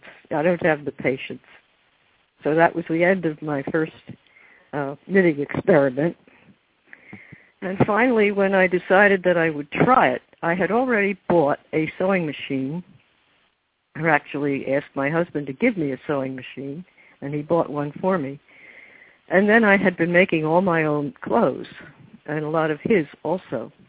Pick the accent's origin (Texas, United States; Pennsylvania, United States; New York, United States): Pennsylvania, United States; Well, I grew up in a suburb of Philadelphia, and I attended the University of Pennsylvania